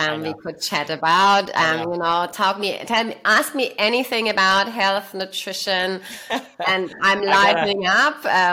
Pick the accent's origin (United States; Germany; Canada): Germany; accent: German; English is a second language; this very somber, stern, dark German living, which I'm not, even though my accent is still a little bit like that.